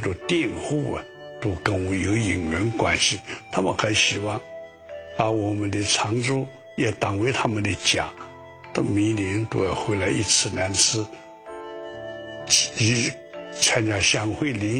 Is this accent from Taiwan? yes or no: no; Yangzhou, Jiangsu, China; 我们都是扬州的，我们都是瓜州的，